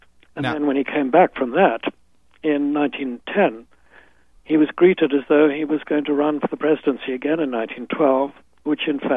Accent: Kenya; I was growing up in Kenya in the 1940s and 50s, and I felt that the rest of the world was a million miles away.

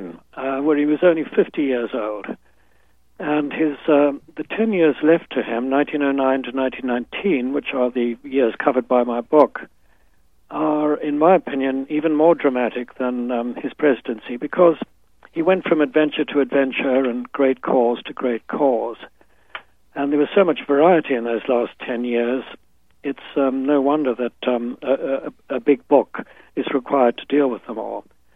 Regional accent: Kenya; I was growing up in Kenya in the 1940s and 50s, and I felt that the rest of the world was a million miles away.

